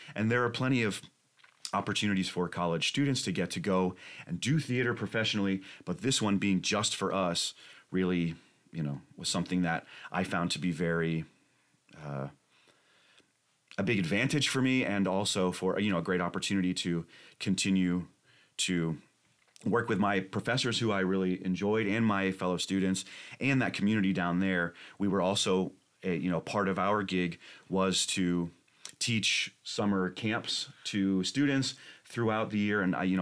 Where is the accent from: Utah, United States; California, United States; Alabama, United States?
Alabama, United States; Huntsville; I grew up in Huntsville, Alabama, in North Alabama, and I was fortunate enough to be enrolled in an arts magnet school from kindergarten through high school.